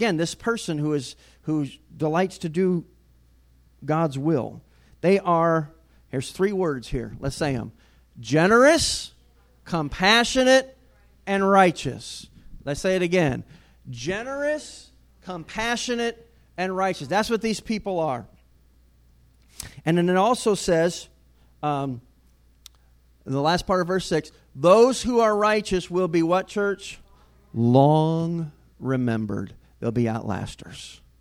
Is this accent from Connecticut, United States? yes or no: yes; Enfield, Connecticut, United States; he preached a sermon in my hometown where I grew up, Enfield, Connecticut.